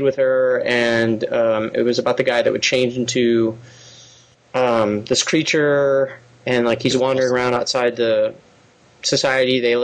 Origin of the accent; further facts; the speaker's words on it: Redondo Beach, California, United States; from Redondo Beach.